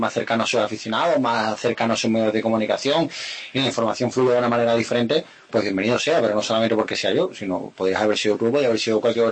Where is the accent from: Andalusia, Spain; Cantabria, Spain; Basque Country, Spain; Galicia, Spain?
Andalusia, Spain